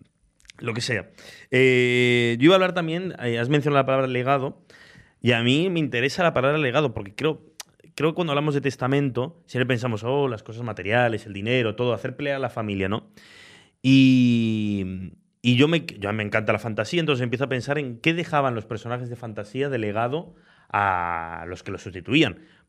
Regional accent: Argentina; now in Spain; Yo en segundo de la ESO, cuando fui a Argentina, que es mi tierra natal.

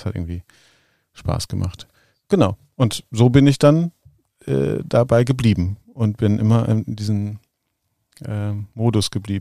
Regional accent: North Rhine-Westphalia, Germany; in meiner Heimatstadt im Ruhrgebiet hatten wir einen ganz engagierten Menschen

